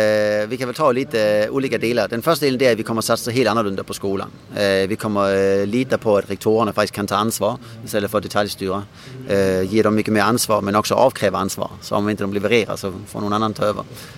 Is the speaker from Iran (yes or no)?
no; Denmark; Swedish is a second language; now in Sweden; Jag är själv från Danmark